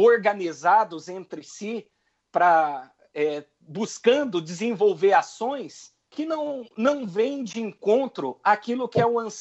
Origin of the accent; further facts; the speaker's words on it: Paraná, Brazil; sou do Paraná.